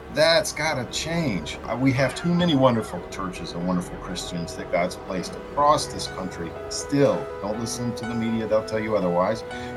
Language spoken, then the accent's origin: English; Deep South, United States; And she's from the Pacific Northwest originally, and I'm from the Deep South.